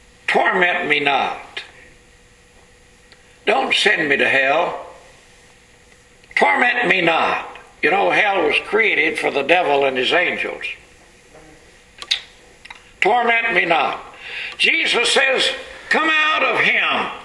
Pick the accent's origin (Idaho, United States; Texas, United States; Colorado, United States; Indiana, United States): Texas, United States; Where I grew up down in Texas, they called them hogs or pigs.